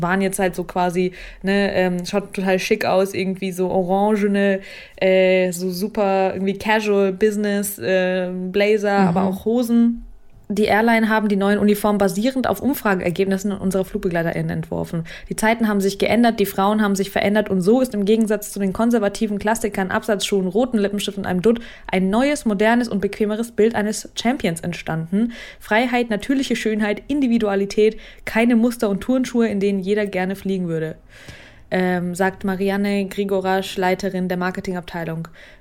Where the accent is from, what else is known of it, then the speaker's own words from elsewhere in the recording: Saint Petersburg, Russia; Und dann meinte er so, woher kommst du genau? Und ich war so, St. Petersburg.